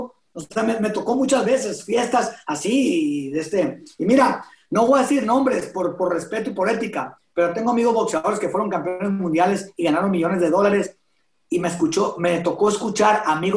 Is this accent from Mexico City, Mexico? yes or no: no; Los Mochis, Sinaloa, Mexico; Me pasaron por la calle principal de mi pueblo, aquí en Los Mochis, por la calle principal, una limusina.